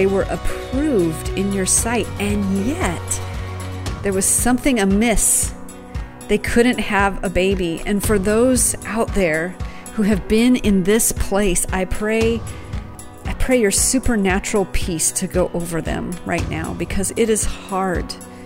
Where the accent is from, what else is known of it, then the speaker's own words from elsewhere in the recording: United States; I mean, I'm an American. I always want results right now, right?